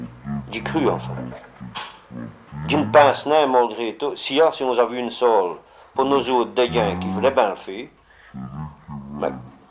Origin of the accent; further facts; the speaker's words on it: Wallonia, Belgium; Enfin, je suis Wallon